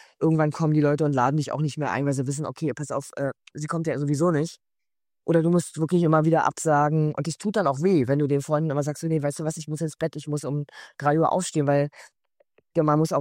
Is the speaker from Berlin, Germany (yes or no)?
yes; East Berlin, Berlin, Germany; Ich komme ja aus der DDR. Ich bin ja älter. Also aus Ost-Berlin komme ich. Und wir waren sehr, sehr arm.